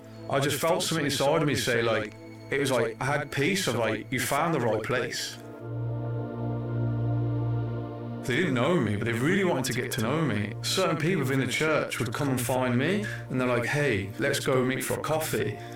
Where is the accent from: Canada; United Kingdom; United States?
United Kingdom; England; I'm from England.